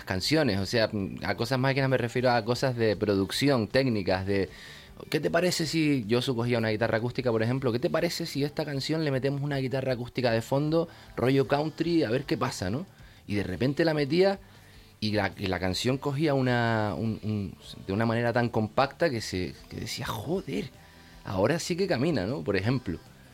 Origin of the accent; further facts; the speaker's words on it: Canary Islands, Spain; Nuestra historia se escribe en las calles de Madrid, a pesar de que somos canarios.